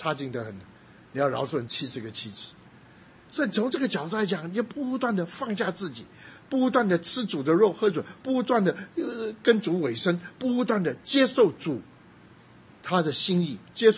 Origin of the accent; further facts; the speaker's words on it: Guangdong, China; 我们南方人，我们是广东人